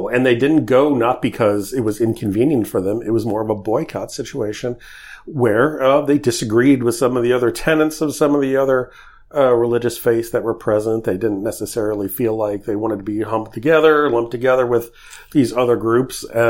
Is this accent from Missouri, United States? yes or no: yes; St. Louis, Missouri, United States; shortly after 9/11 in 2001, there was in my hometown of St. Louis.